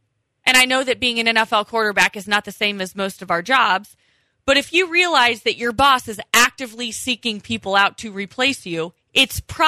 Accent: Midwest, United States; I'm from the Midwest, so I will.

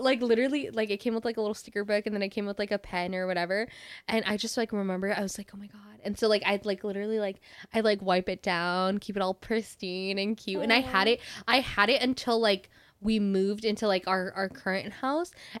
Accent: Stockton, California, United States; Dude, when people hear that I'm from Stockton, they're like, ugh.

